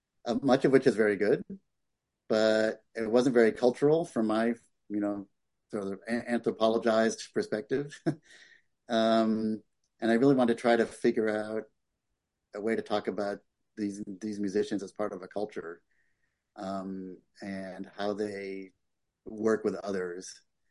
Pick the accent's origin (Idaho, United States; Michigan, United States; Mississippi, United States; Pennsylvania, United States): Michigan, United States; because my grandparents lived in Connecticut when I was really little, and I grew up in Michigan.